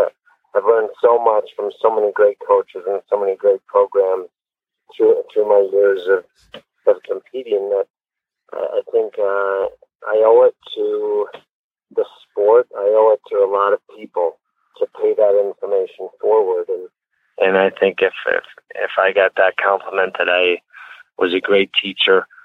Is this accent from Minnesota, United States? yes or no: no; North Dakota, United States; growing up in North Dakota, people may not know that, but we grew up on the Missouri River